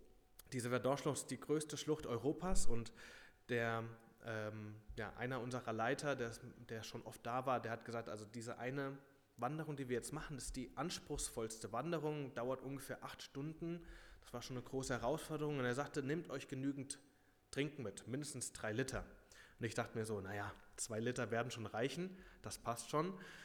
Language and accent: German; Hüttenberg, Hesse, Germany; komme ursprünglich aus Hüttenberg-Hochelheim